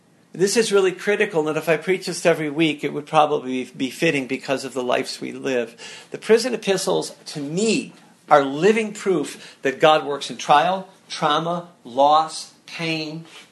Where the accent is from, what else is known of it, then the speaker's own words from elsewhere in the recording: Illinois, United States; We're from Illinois, so any hill above 100 feet looks like a mountain to us.